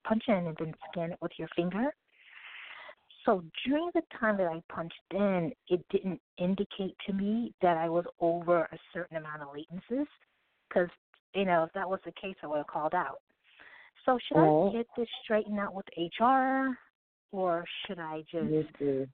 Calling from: Brooklyn, New York, United States; I'm calling from Brooklyn.

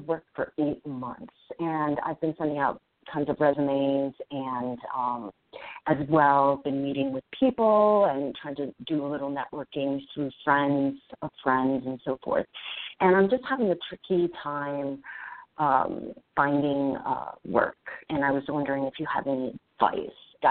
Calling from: East Coast, United States; I'm calling from the East Coast.

